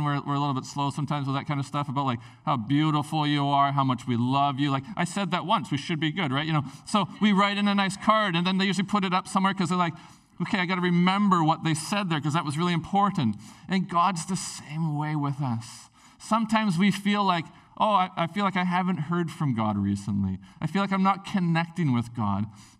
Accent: Prince Rupert, British Columbia, Canada; when I was a teenager, growing up in Prince Rupert

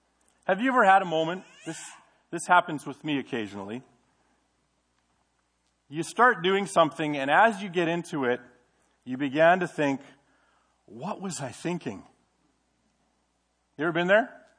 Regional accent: Smithers, British Columbia, Canada; As we came from Smithers, made trips to here, and spent some time in this church and all the kinds of things.

